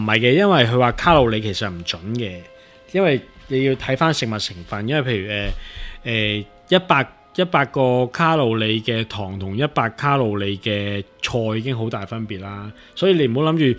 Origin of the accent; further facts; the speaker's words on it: Hong Kong; 但我们香港人理解的西餐是这么吃的嘛